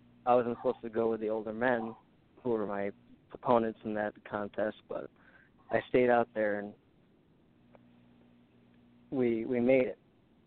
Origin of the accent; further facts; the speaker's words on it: the Ozarks, United States; I grew up in the Ozark Mountains, and when I was like 12 or 13 or so, I just really wanted a couple of coon hounds to go hunting with.